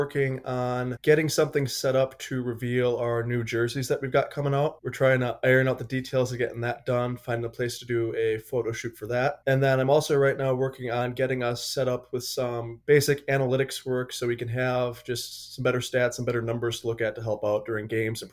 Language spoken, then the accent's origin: English; Wisconsin, United States; I had played a little bit of hockey growing up in Wisconsin, was admittedly not a great hockey player.